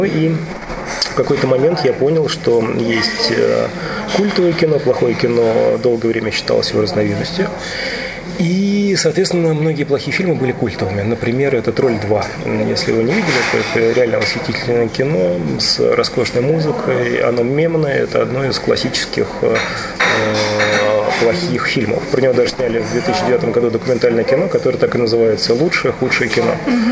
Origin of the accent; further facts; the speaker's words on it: Petushki, Vladimir Oblast, Russia; born there; Я родился в Владимирской области, в городе Петушки.